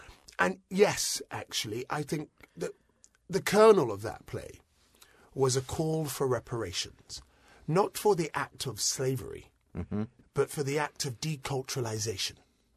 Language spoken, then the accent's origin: English; United Kingdom; born there; I was born in Britain in the 70s, in the late 60s and into the 70s. And Britain then was a very cold place.